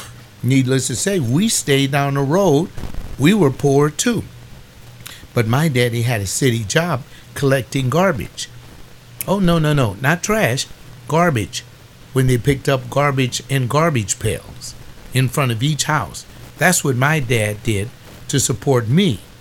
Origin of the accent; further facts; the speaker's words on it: Los Angeles, California, United States; It made me think of the Hispanics that I grew up with in South Central Los Angeles here that I walked to school with when I was in the third and fourth grade.